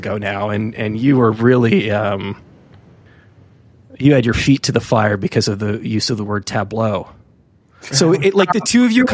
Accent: California, United States; I don't know if it's because I'm from California, but everyone was texting me about it.

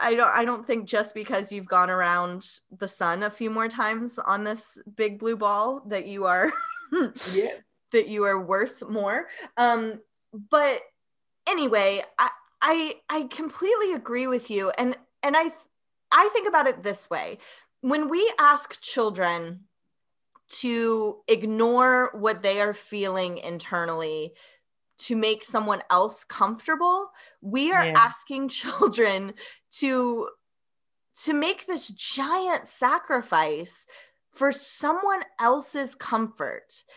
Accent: Tennessee, United States; I was born and raised in the Southeast in Tennessee.

